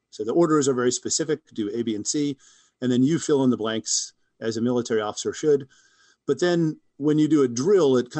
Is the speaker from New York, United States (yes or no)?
no; Colorado, United States; my family's mainly from Virginia, but we grew up in Colorado. So we grew up in mountains